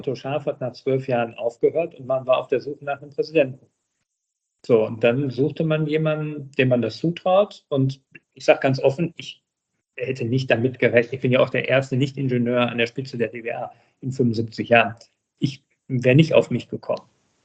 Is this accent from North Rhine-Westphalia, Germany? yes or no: yes; Herten, North Rhine-Westphalia, Germany; dann bin ich in meiner Heimatstadt Herten, 65.000 Einwohner, dann zum hauptamtlichen Bürgermeister gewählt worden